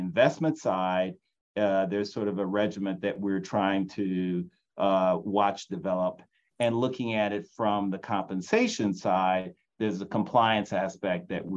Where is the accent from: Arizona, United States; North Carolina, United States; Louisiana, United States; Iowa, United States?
Louisiana, United States; we're both from Louisiana. You know, I grew up with guys who graduated from high school and went offshore the next day.